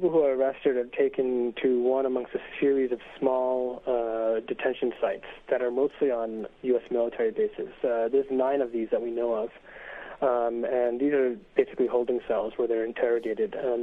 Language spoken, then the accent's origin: English; United States; especially given that I'm an American